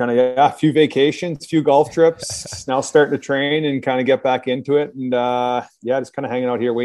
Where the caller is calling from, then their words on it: St. Louis, Missouri, United States; Just St. Louis.